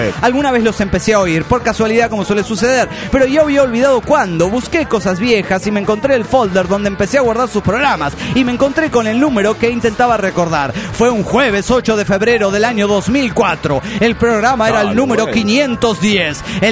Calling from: Guatemala; de Guatemala.

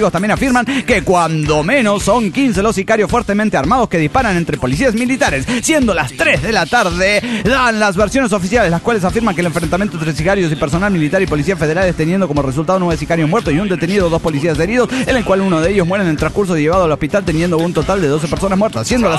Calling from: Mexico City, Mexico; del DF mexicano.

